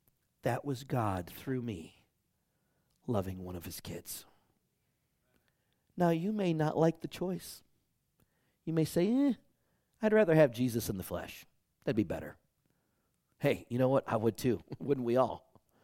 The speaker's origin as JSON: {"language": "English", "town": "Detroit", "region": "Michigan", "country": "United States", "tie": "born or raised there", "said": "maybe growing up in Detroit taught me this."}